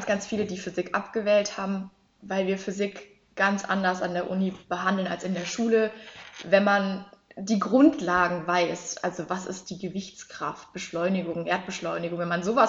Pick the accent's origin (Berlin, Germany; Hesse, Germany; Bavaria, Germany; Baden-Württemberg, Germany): Bavaria, Germany; wir kommen aus Bayern, bei uns heißt das Chemie.